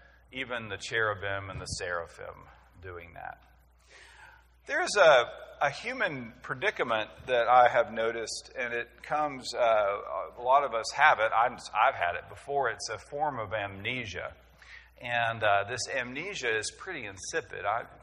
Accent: Waco, Texas, United States; I grew up in Waco, and that I went to Waco, Texas. I don't know if there's another one.

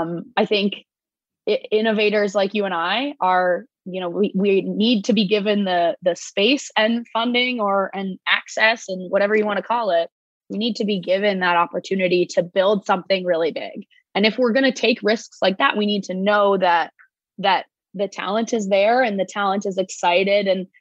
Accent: Toronto, Ontario, Canada; I am moving to Miami this fall. I'm originally from Toronto. We've met in Toronto. We've lived in Toronto for a while. I'm moving south of the border. I'm an East Coast person, definitely.

